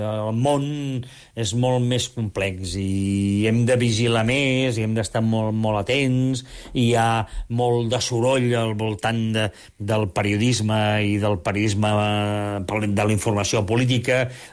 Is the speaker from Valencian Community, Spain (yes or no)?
no; Catalonia, Spain; now in Madrid, Spain; no he deixat mai de ser un periodista català, i sóc català, i penso en català